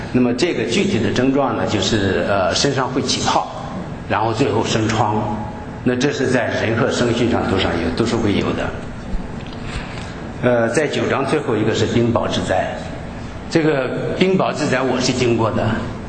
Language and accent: Chinese; Hebei, China; 在我们家，我们河北人都是住的平房，很低，